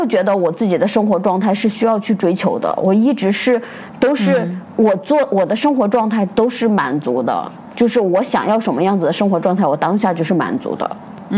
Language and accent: Chinese; Shanxi, China; 因为我是山西人嘛